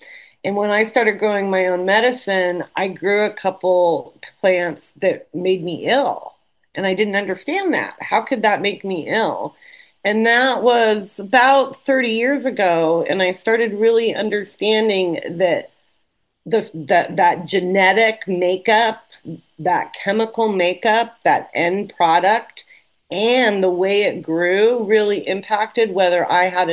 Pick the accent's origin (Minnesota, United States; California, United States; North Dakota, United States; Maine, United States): California, United States; Burnt Ranch; I grew up in Burnt Ranch.